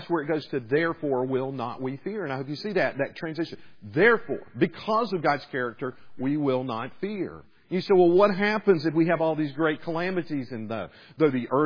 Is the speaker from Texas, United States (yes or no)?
no; South Carolina, United States; This was 160 years ago in my home state of South Carolina that the first shots were fired upon that fort there.